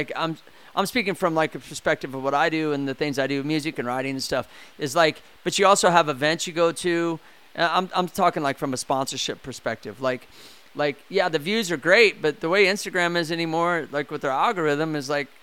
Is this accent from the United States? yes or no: yes; Midwest, United States; I'm from the Midwest originally, so the weather half the time the year is, like, horrible because it's too hot or it's too damn cold.